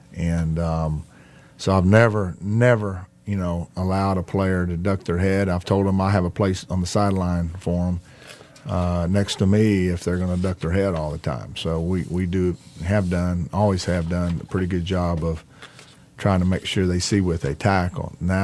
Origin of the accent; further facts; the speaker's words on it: Oklahoma, United States; I'm from Oklahoma.